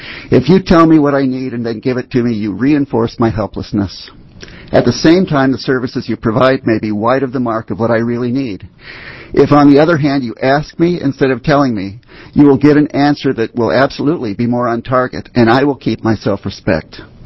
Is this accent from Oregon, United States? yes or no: yes; Portland, Oregon, United States; I'm from Portland.